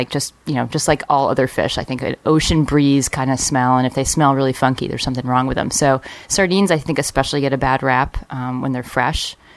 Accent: East Coast, United States; Well, I grew up on the East Coast and in a Jewish family, and so you know I was pretty much bottle fed on pickled herring.

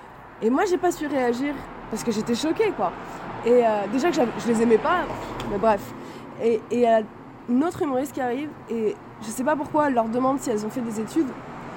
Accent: Paris, Île-de-France, France; Moi, je suis de Paris.

